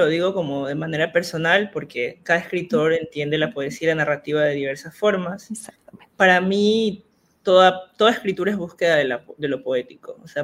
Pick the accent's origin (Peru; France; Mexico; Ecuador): Ecuador; Esmeraldas; la Tola, que es la zona, la última zona continental de Esmeraldas, para ir a al archipiélago de donde yo soy, que es un archipiélago donde hay un estuario y hay dos islas, bueno, varias islas más chiquititas